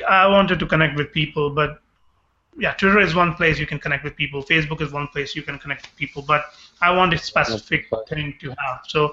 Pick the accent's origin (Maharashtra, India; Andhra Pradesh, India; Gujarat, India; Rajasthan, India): Rajasthan, India; Jaipur; moved away as an adult; because I'm from Jaipur only, and I have done my college, engineering, everything in Jaipur. I've never been outside from Jaipur when I was like 22. The first time I left Jaipur was when I was 22.